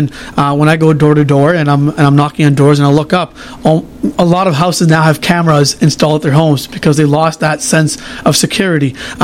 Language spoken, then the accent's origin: English; Brampton, Ontario, Canada; I live in the riding. I'm from Brampton North. I'm born and raised in Brampton North. When I grew up in the M section